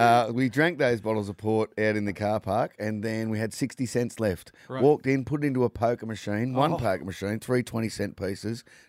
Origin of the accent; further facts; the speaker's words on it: United States; and of course, we're from America, and we're bigger than better than anybody, and we own Ugg boots.